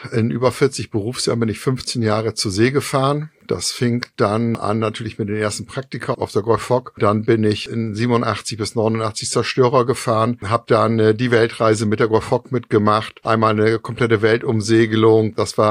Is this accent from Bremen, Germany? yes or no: yes; Bremerhaven, Bremen, Germany; Ich bin gebürtiger Bremerhavener, habe hier in Bremerhaven 81 Abitur gemacht